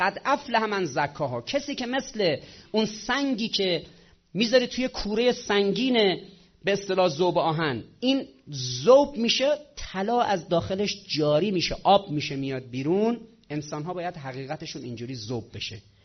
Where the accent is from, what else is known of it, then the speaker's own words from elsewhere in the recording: Iran; نه اینکه چون ما ایرانی هستیم و تو ایرانی اتفاق افتاده